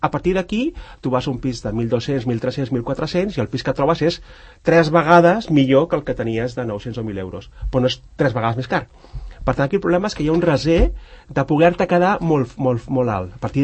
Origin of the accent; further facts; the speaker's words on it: Sant Cugat del Vallès, Catalonia, Spain; i em mataran els que són santcugatens, com jo, per tant, ho puc dir, som un barri de Barcelona